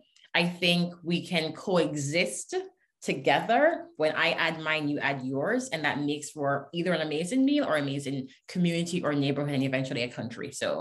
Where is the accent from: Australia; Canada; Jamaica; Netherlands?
Jamaica; now in United States; I'm bicultural, right? I've lived in the US for very many years now. My son is American born. I am Jamaican. I've lived in other Caribbean islands.